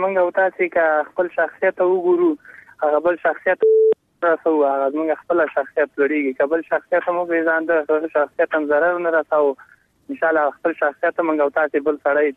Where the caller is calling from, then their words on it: Parwan, Afghanistan; دا پروان ولایت غربان شینوار ولسوالۍ نه.